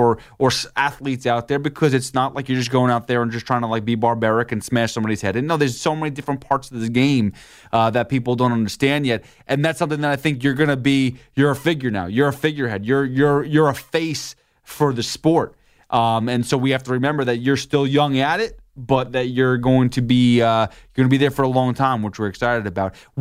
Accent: Brooklyn, New York, United States; to not have Khabib Nurmagomedov versus Tony Ferguson in my hometown in Brooklyn

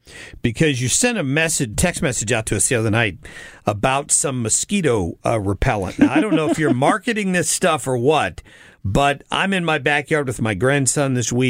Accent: Minnesota, United States; I remember growing up, and my dad took me fishing up in Minnesota, northern Minnesota

